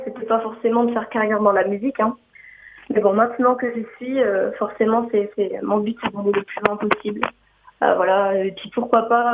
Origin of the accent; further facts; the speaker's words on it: Huelva, Andalusia, Spain; French is a second language; now in France; Je suis originaire de Huelva, en Andalousie.